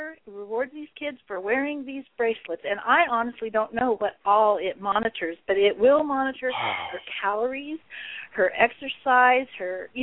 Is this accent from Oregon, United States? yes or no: yes; Oregon, United States; I'm from Oregon. I'm sorry. I'm kind of in shock.